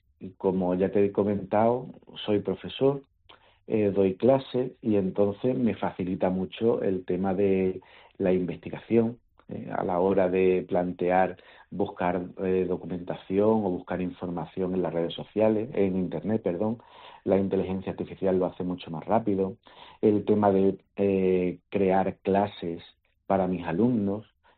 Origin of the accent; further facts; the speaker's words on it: San Juan del Puerto, Andalusia, Spain; Y en mi pueblo, en San Juan del Puerto, como me conocen y saben que me gustan estas cositas